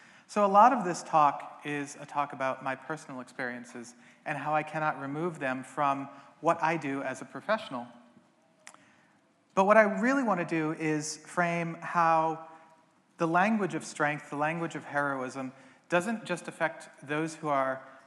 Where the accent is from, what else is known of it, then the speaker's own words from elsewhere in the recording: Virginia, United States; I'm also from the United States where I live in Charlottesville, Virginia.